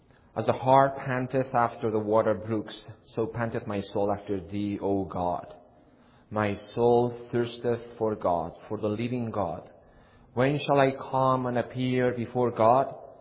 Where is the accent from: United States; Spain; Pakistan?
Spain; that I am from Spain, because you will not tell by my accent that I am from another country.